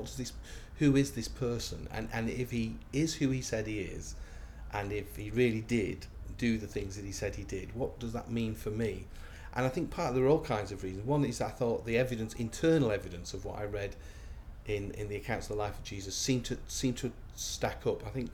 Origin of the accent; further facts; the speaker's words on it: Manchester, North West England, United Kingdom; also born or lived in Coventry; now in Plymouth, United Kingdom; I'm from Manchester originally. Although I was brought up in Manchester, I worked in Coventry for about 13 years before eventually moving down to Plymouth, so slowly I'm making my way down. I've nearly got to the end of the country.